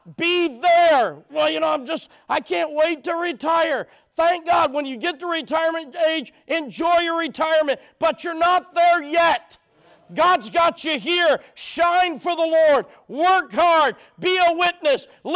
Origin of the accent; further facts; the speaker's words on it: Kentucky, United States; the church I grew up in Kentucky